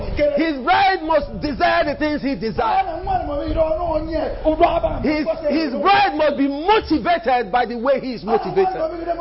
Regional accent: Port Harcourt, Rivers, Nigeria; I was born and bred in Port Harcourt.

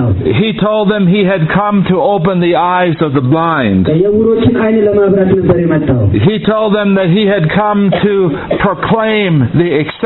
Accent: United States; And I am almost ashamed to tell you that I came from America. We brought you things that was not good.

